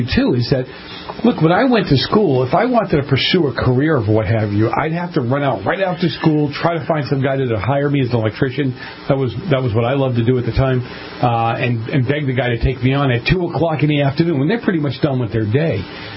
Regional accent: Boston, Massachusetts, United States; born or raised there

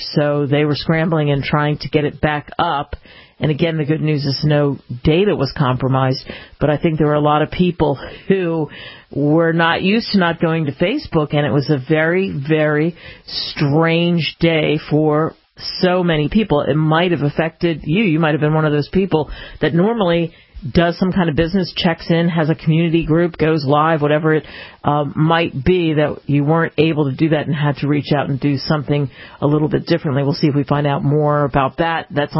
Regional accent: East Coast, United States; now in California, United States; Growing up in the East Coast, I wasn't used to those kinds of beaches where, frankly, the Pacific Ocean was so cold.

